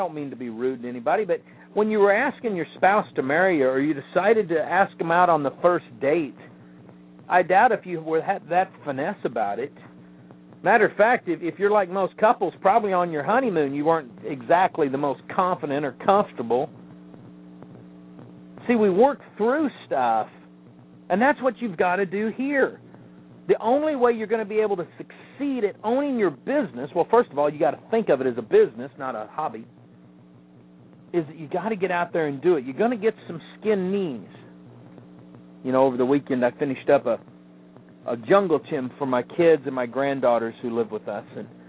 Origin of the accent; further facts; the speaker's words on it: the South, United States; I'm just listening. I'm from the South.